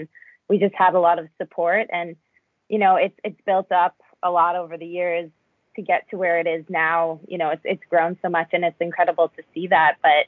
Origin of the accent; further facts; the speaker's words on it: Nova Scotia, Canada; growing up in Nova Scotia, we have such a great sense of community and support.